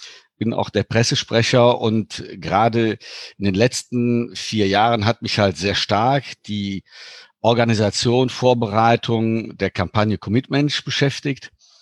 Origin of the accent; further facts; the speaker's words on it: Cologne, North Rhine-Westphalia, Germany; born there; hat man mich dann von Luxemburg rübergeholt nach Deutschland. Und ich bin gebürtiger Kölsche. Also bin dann quasi zurück in die Heimat